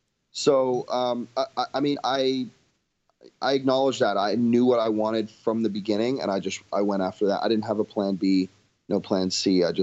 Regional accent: Canada; And I'm Canadian, so I was on a work visa.

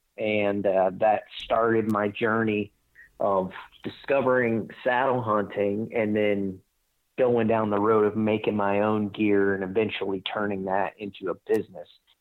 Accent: Florida, United States; I grew up in the Southeast in Northwest Florida. And I tried to import those Southeast style hunting tactics out to the Colorado Rockies.

